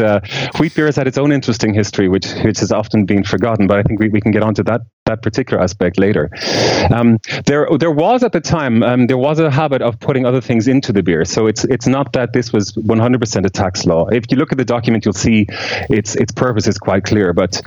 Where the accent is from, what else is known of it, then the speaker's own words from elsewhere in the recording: Dublin, Leinster, Ireland; moved away as an adult; now in Berlin, Germany; I'm originally from Dublin, Ireland, but I've been living in Berlin for over 5 years now.